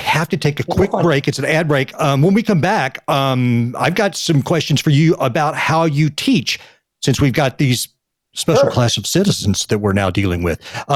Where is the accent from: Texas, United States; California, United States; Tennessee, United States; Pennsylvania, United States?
Texas, United States; But you know, I grew up in Texas.